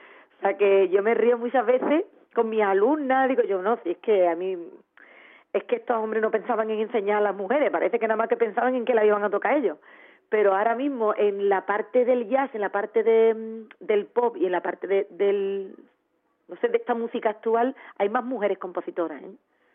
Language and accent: Spanish; Jerez de la Frontera, Andalusia, Spain; Yo, afortunadamente, me crié en Jerez de la Frontera